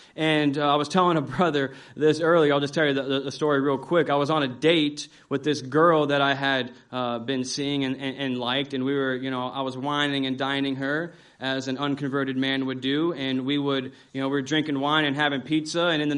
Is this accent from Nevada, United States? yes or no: yes; Las Vegas, Nevada, United States; I grew up in Las Vegas, born and raised out there. I grew up in a family that went to church. We went to an evangelical Protestant church.